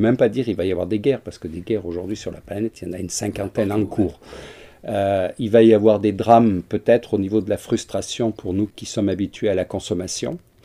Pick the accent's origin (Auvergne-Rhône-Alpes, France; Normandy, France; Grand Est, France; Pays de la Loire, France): Auvergne-Rhône-Alpes, France; Moi, je pense, puisque je suis du Vercors